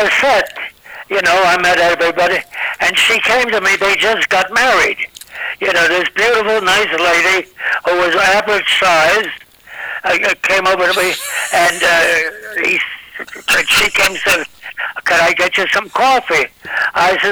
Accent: the South, United States; accent: Southern; And I want to tell you, in my Southern accent, I want to tell you, you drink this.

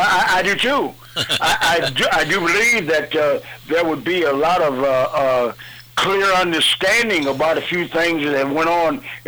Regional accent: Waterloo, Iowa, United States; Just like in Waterloo, my hometown, when I was first introduced into the hall of Lou Thayers and Dan Gable.

